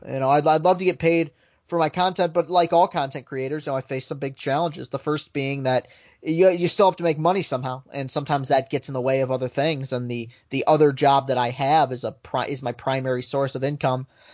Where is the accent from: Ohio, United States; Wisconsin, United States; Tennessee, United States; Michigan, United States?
Michigan, United States; Lansing; I lived in a house divided growing up in Lansing.